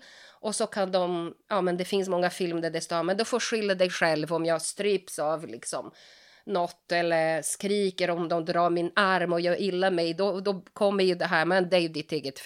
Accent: Brazil; Swedish is a second language; jag som då är född och uppvuxen i Brasilien och har kontakt med andra grupper från Sydamerika och andra länder

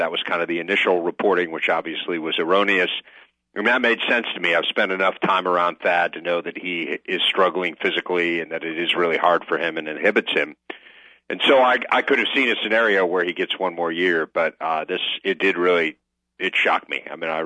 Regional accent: Illinois, United States; I grew up in Illinois, and the Illinois State Tournament for basketball still is a pretty big deal

